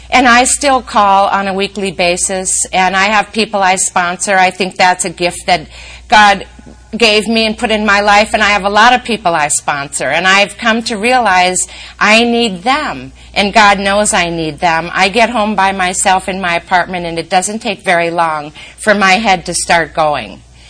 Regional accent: Minneapolis, Minnesota, United States; And I mean, you know, here we come from Minneapolis.

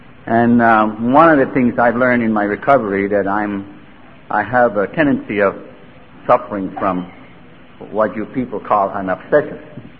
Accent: Canada; I'm a Canadian. I was brought up in a small little reservation in Canada.

